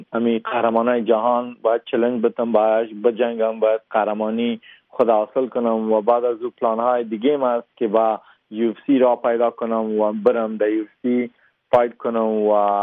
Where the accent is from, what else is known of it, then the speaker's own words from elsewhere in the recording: Afghanistan; also born or lived in Kabul; افغانستان خونم است، من تولد افغانستان هستم، چون فایت با افغانستان میکنم افتخارم، من افغان هستم، از جای باشم افغان هستم